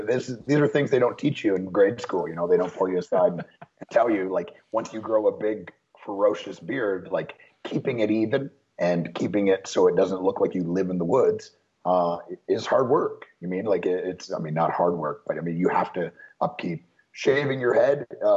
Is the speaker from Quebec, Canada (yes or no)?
no; Ontario, Canada; I grew up in Canada. I grew up closer to Detroit than Toronto